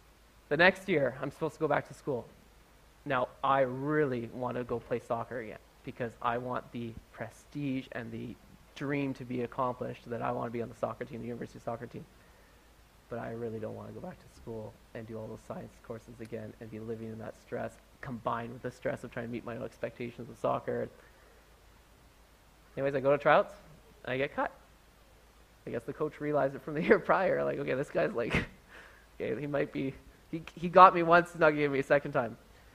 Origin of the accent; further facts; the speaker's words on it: Nelson, British Columbia, Canada; Because I got to live with another family whose kids we grew up with here in Nelson